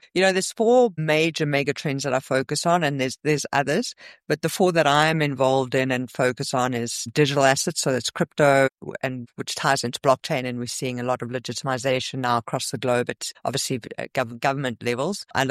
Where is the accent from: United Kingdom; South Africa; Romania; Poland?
South Africa; now in United States; originally, I'm from South Africa. I've been in the United States for the last year and a half.